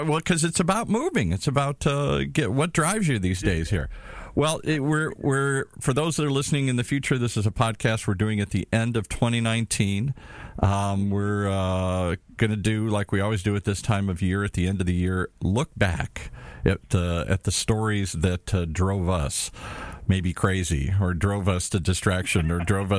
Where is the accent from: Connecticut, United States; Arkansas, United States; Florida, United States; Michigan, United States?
Michigan, United States; Detroit; I grew up in Detroit in the belly of the beast. My dad was an executive for Chrysler Corporation. Everybody on my block, every kid I knew at school, their father had something to do with the car business.